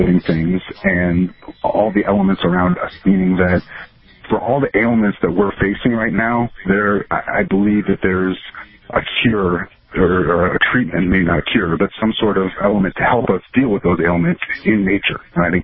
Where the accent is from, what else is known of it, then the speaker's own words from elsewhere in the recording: Chicago, Illinois, United States; I grew up in Chicago in a neighborhood called Lincoln Park that was fairly well-to-do, and I went to a private school that was very Jewish and very wealthy